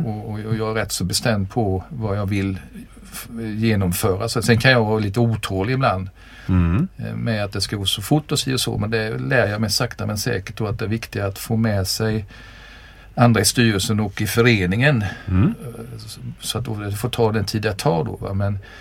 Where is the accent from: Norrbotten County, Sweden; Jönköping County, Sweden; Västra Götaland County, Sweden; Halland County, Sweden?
Jönköping County, Sweden; Nässjö; Född och uppvuxen i Småland. Nässjö, närmare bestämt.